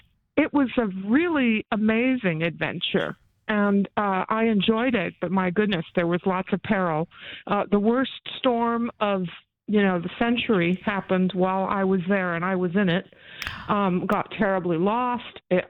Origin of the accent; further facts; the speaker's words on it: California, United States; Like the protagonist in the novella, I was from California, which is about as far away from this part of the world as you can be.